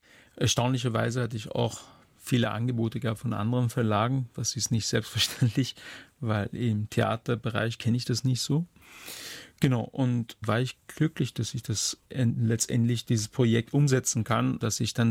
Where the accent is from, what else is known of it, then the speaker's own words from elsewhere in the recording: Austria; das ist der Vorteil in Deutschland, dass ich immer als Österreicher wahrgenommen werde